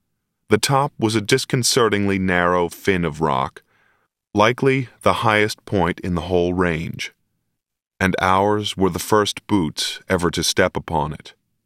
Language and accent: English; Corvallis, Oregon, United States; born or raised there